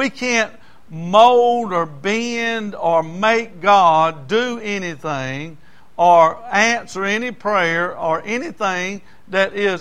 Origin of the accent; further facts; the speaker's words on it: Lancaster, South Carolina, United States; because I grew up in Lancaster, South Carolina, and went to school down there.